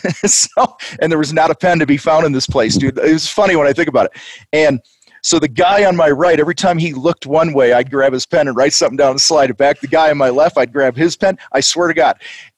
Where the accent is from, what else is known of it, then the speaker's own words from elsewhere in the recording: Wheaton, Illinois, United States; because I grew up outside of Chicago in Wheaton, Illinois